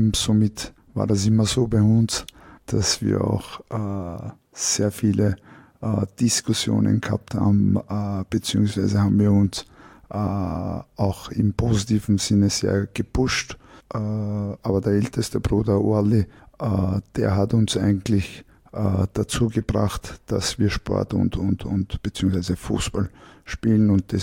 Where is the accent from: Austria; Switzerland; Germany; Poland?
Austria; Vienna; Wir sind im 12. Bezirk aufgewachsen, Meidling.